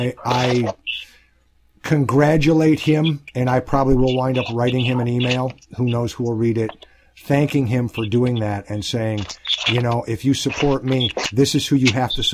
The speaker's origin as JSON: {"language": "English", "town": "Ann Arbor", "region": "Michigan", "country": "United States", "tie": "born or raised there", "said": "because of the ideals I grew up with just outside of Detroit, Ann Arbor, in the late 60s and 70s"}